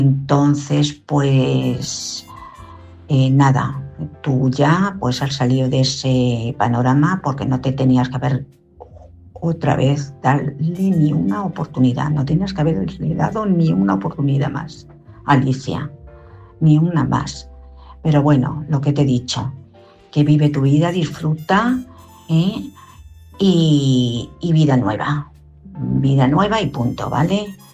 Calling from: Madrid, Community of Madrid, Spain; de Madrid.

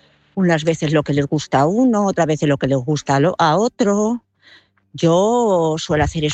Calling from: Madrid, Community of Madrid, Spain; de Madrid.

